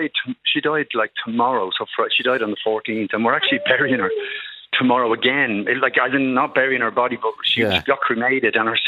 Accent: Ballymun, Leinster, Ireland; when I was growing up in the Holy Spirit School in Ballymun, great school, and Compton, Ballymun

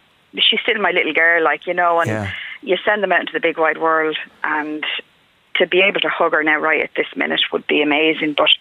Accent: Dublin, Leinster, Ireland; now in Kildare, Ireland; I'm a blow-in of over 20 years, though, but I am from Dublin.

